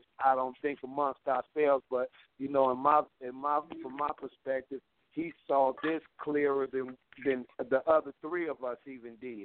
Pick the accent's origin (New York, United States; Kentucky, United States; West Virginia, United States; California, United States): California, United States; Long Beach; I'm from Long Beach, Chill from Compton, Weasel Low from Pomona, Corrupt from South Central.